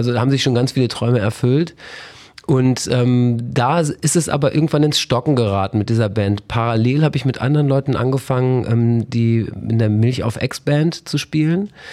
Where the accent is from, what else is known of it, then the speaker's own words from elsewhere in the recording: Dettum, Lower Saxony, Germany; Ich habe als Kind, ich komme aus Dettum, zwischen Elm und Asse.